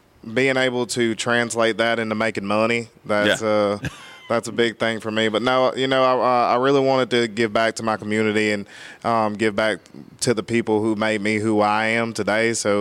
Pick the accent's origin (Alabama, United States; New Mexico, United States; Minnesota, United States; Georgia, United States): Alabama, United States; Pleasant Grove; I grew up in Pleasant Grove.